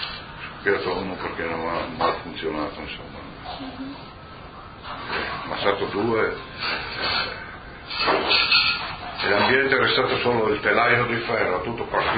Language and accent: Italian; United Kingdom; Italian is a second language; quello lì è il canadese, allora qui io sono inglese